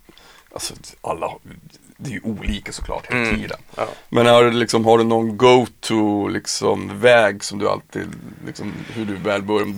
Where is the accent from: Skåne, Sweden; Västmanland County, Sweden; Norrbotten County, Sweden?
Norrbotten County, Sweden; Piteå; moved away as an adult; jag flyttade ju när jag var 19 från Piteå.